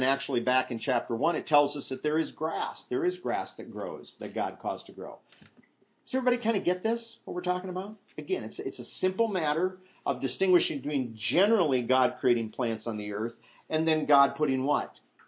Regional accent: Midwest, United States; I grew up in the Midwest, and farmers out there, unlike the diversification of the Northwest out there, you can drive through the Midwest

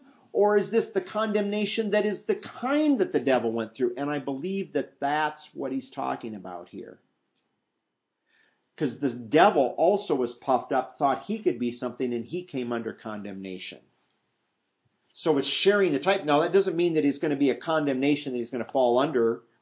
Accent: Iowa, United States; And see, I didn't have this problem growing up in Iowa, because out there the soil is so heavy and so thick

